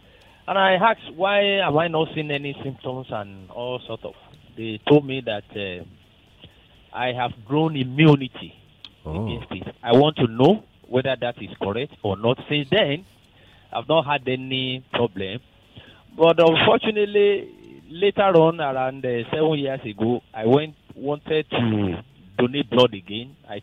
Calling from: Ogba, Lagos, Nigeria; I'm calling from Ogba.

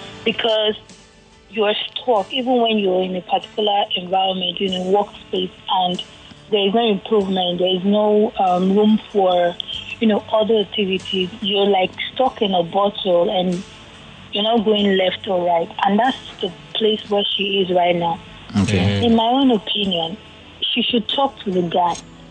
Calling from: Lekki, Lagos, Nigeria; Nah. Lekki.

